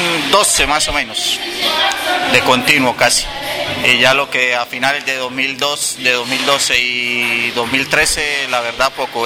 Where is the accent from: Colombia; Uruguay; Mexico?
Colombia; moved away as an adult; now in Spain; De Colombia.